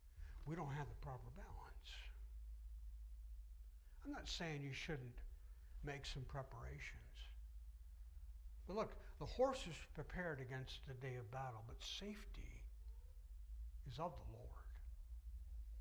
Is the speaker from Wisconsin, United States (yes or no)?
no; New York, United States; I grew up in New York State, so it was not far from where he lived.